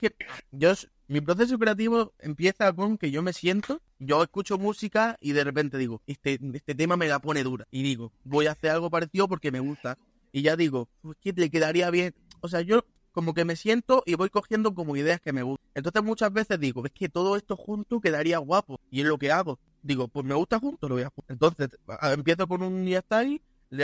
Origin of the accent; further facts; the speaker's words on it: Almería, Andalusia, Spain; yo soy de Almería y me llaman más de Granada, de Murcia y de por ahí, que de mi propia ciudad.